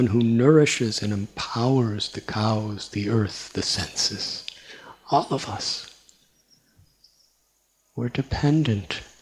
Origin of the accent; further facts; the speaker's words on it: Chicago, Illinois, United States; I was born in Chicago, and I was born in 1950.